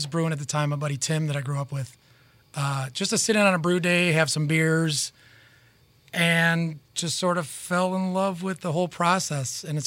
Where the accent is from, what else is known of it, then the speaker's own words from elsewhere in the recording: Chicago, Illinois, United States; South side of Chicago. Yeah, we're from the Hegwisch neighborhood.